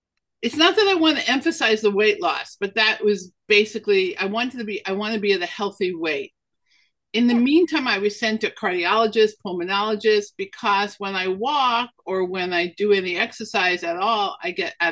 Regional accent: Brooklyn, New York, United States; funny because kids used to make fun of Charlotte when I was a kid. I grew up in Brooklyn.

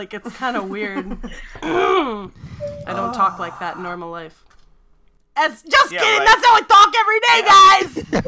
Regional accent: New Jersey, United States; See, I grew up in New Jersey, alright? I grew up in New Jersey, so I know a little bit about New York, but not too much.

